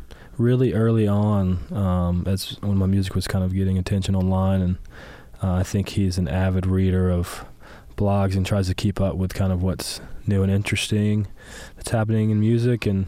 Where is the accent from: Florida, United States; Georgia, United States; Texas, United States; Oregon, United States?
Georgia, United States; Macon; I grew up in Macon, Georgia, and it's where … are from.